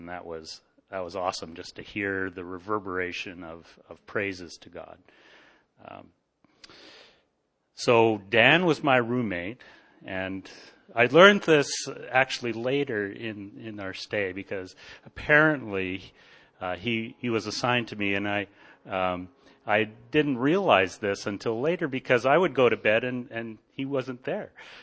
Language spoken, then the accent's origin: English; Ontario, Canada; born there; I said, I was born in Ontario